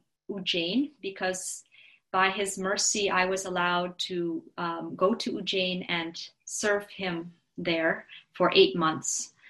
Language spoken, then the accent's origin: English; Belgium; my parents are disciples of Srila Prabhupada, and they were living in Belgium. I was born in Belgium, Europe